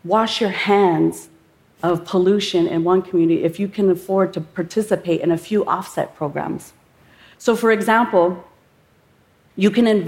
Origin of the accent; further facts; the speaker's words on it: Oklahoma, United States; I come from the Yuchi and Anishinaabe nations. My home is in Oklahoma.